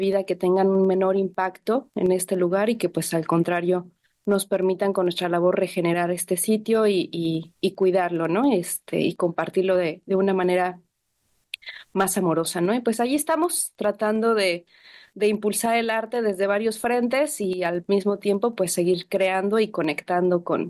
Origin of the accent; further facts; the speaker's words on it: Mexico City, Mexico; now in San José del Cabo, Mexico; yo soy de la Ciudad de México. Llegué aquí a San José del Cabo en el año 2007, pues buscando realizar sueños.